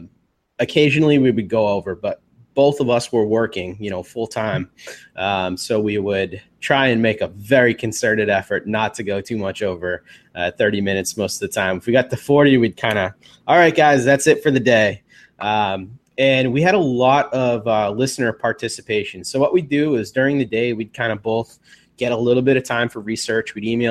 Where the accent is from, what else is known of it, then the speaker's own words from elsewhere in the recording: Massachusetts, United States; my favorite team and the team that I care about most of all is my hometown Red Sox.